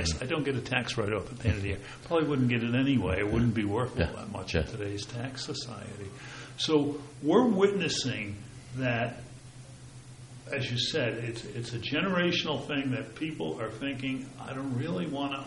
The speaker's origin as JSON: {"language": "English", "town": "Edison", "region": "New Jersey", "country": "United States", "tie": "born or raised there", "said": "As I said, I grew up in Edison, and we then went to Rutgers at night for about 7 years."}